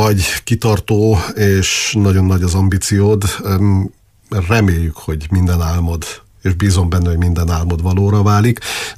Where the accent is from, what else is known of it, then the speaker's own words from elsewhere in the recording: Târgu Mureș, Mureș County, Romania; Marosvásárhelyiként én nagyon-nagyon szorítok neked.